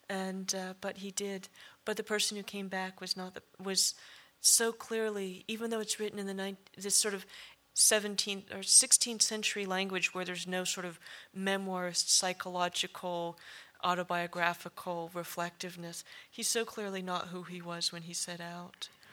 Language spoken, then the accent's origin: English; California, United States; That and growing up in the California hills, trying to figure out what they meant and what it would mean to be native here